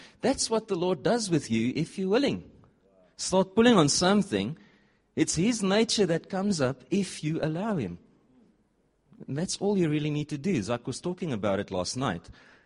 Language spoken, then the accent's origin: English; Nelspruit, Mpumalanga, South Africa; I am from Nelspruit.